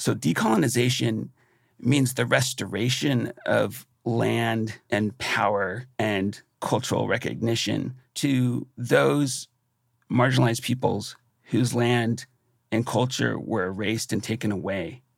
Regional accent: United States; I'm Native American too. So, you know, I'm here. We're here.

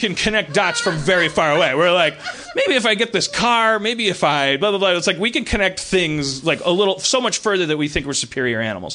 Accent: Milwaukee, Wisconsin, United States; I thought growing up in Milwaukee, I thought in order to own a dog, it meant you had to be mean to it

